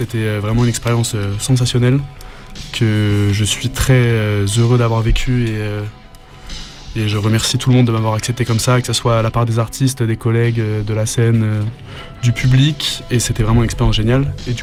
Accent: Nantes, Pays de la Loire, France; juste avant d'arriver, j'étais en Corse pendant 6 mois, mais je viens de Nantes à l'origine.

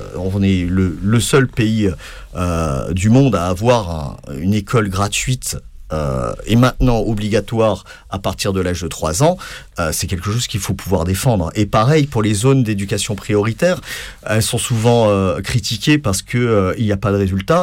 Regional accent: Toulon, Provence-Alpes-Côte d'Azur, France; j'ai grandi à Toulon. À Toulon, il n'y a pas de fac de philo.

